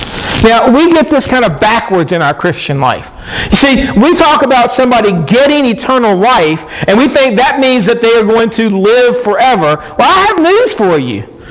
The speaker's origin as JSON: {"language": "English", "region": "the South", "country": "United States", "accent": "Southern", "said": "I'm pronouncing that with my southern accent."}